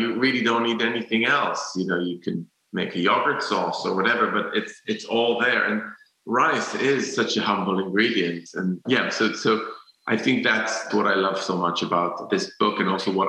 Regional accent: Jerusalem, Jerusalem District, Israel; I used to be like a purist because I grew up in Jerusalem

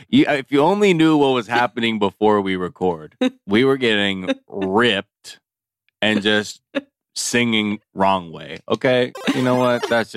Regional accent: California, United States; I'm from Southern California.

